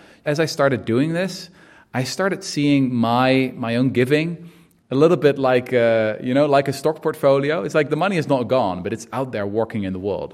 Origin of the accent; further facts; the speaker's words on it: Netherlands; English is a second language; So I'm from the Netherlands.